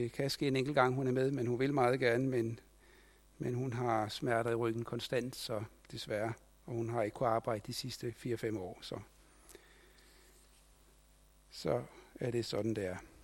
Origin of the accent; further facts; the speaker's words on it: Capital Region of Denmark, Denmark; moved away as an adult; also born or lived in Hillerød; jeg er født og opvokset på Bornholm